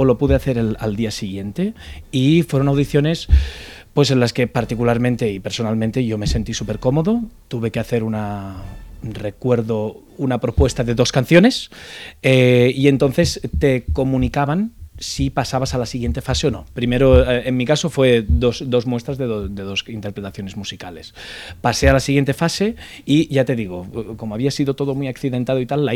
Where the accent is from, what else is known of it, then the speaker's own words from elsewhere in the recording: Barcelona, Catalonia, Spain; Yo vengo de Barcelona. Okay. Yo soy de Barcelona.